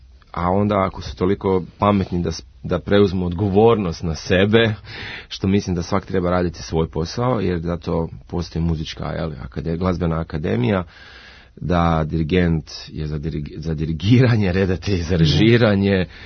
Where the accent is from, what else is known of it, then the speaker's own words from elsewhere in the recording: Dubrovnik, Dubrovnik-Neretva County, Croatia; u Dubrovniku, u mom rodnom gradu